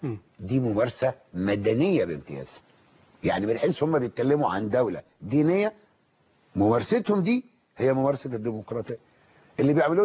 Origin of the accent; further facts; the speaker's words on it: Egypt; أنا فرح كمصري